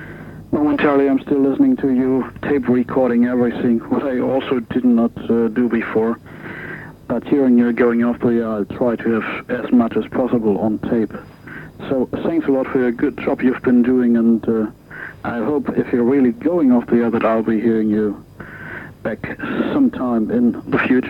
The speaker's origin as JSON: {"language": "English", "country": "Germany", "second_language": "English", "lives_now": "The Hague, Netherlands", "said": "I'm calling from the Netherlands, from The Hague. Actually, I'm a German living since a few years in the Netherlands."}